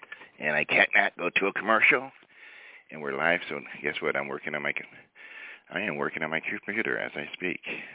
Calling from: California, United States; So right now in California, I'm calling you from California, it's 7:12.

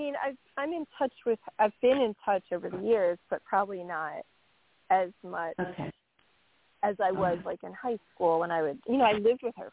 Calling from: New York, United States; from New York.

